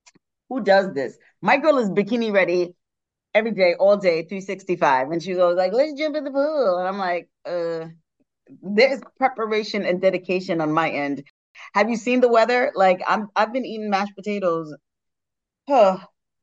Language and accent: English; New York, United States; I mean, we're from New York, so we're used to seasons, like you said.